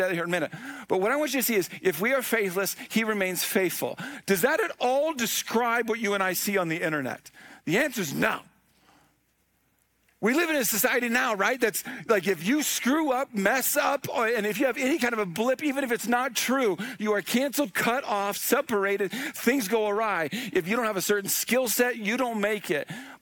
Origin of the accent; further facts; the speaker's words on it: United States; The problem is, I'm an American.